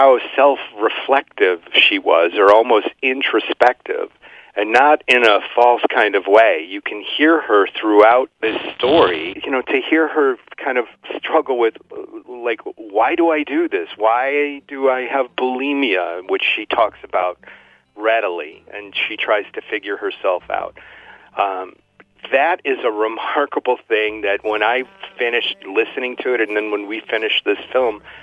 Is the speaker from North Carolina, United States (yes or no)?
no; Cleveland, Ohio, United States; I grew up in Cleveland, Ohio. You know, we know how to laugh at ourselves, if nothing else.